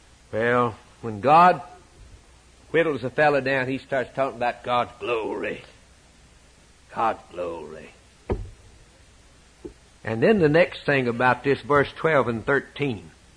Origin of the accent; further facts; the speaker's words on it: Birmingham, Alabama, United States; Billy Graham went to Birmingham, my hometown.